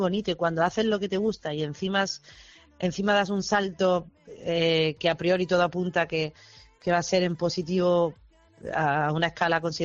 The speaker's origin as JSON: {"language": "Spanish", "town": "Málaga", "region": "Andalusia", "country": "Spain", "said": "Me siento muy orgullosa de ser malaguita, de ser una boquerona y de venir de la ciudad de la que vengo"}